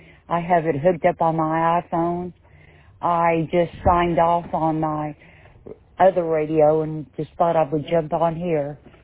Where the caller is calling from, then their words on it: Gatesville, Texas, United States; I'm talking to you from Gatesville, Texas, Central Texas, right off of Interstate 35.